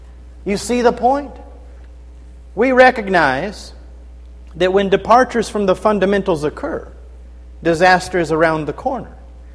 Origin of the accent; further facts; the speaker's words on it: Kentucky, United States; I'm from Kentucky, so it seems that a lot of people assume that I have to know basketball fairly well